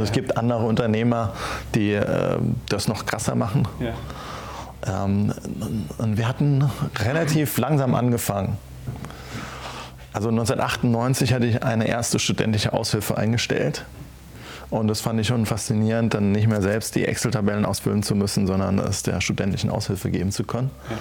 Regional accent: Schneebergerhof, Rhineland-Palatinate, Germany; Und ich habe dann noch 2 weitere auf dem Schneeberger Hof, in meinem Heimatort, bauen können.

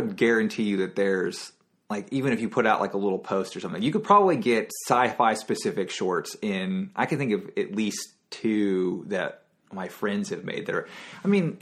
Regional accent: Houston, Texas, United States; Yeah, Houston.

